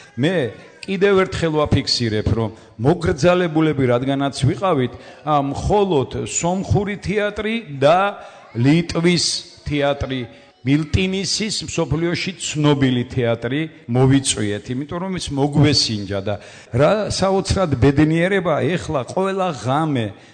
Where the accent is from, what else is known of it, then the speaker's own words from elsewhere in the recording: Chokhatauri, Guria, Georgia; ეს კიდევ ერთხელ აფიქსირებს, რომ ჩოხატაური ეს არის ჩემი და ჩვენი მშობლიური კუთხე.